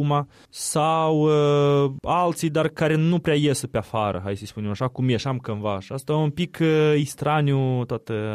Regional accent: Cahul, Cahul District, Moldova; moved away; dacă vorbim de orașul meu de Baștină, orașul Cahul, oamenii foarte mult s-au schimbat în 15 ani, 14 ani

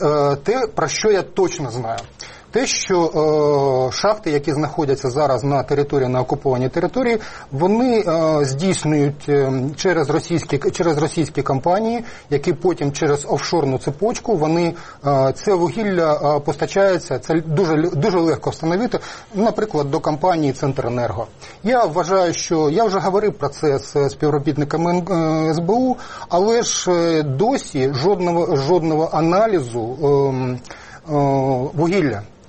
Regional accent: Donetsk, Donetsk Oblast, Ukraine; І я дуже багатьох з них знаю особисто, я сам з Донецька.

